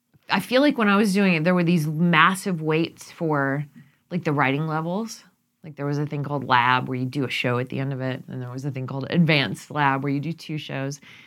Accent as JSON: {"language": "English", "town": "Texas City", "region": "Texas", "country": "United States", "tie": "born or raised there", "said": "I grew up in Texas."}